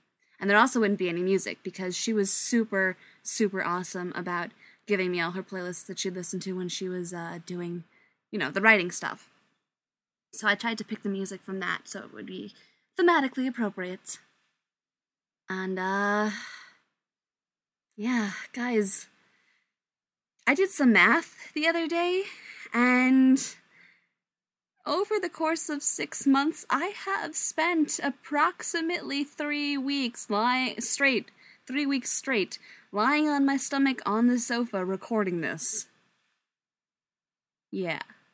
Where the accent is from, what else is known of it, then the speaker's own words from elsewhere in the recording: New York, United States; accent: New York; started hearing other people talking in my New York accent.